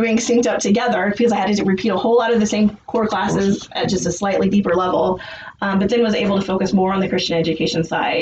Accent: Clinton, United States; Well, some of you guys know I grew up around here. So I grew up in Clinton. I spent my entire life out at Good Hope Baptist Church. So I've been Southern Baptist since I came out of the womb.

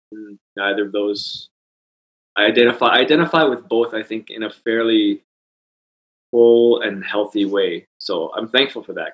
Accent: Calgary, Alberta, Canada; born or raised there; also born or lived in Winnipeg

